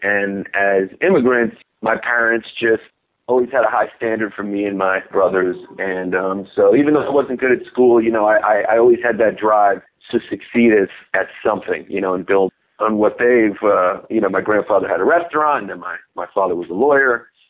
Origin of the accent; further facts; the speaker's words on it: New York City, New York, United States; I grew up in New York City, and you know, I dated a bunch of Puerto Rican girls and grew up around Latin culture in Brooklyn.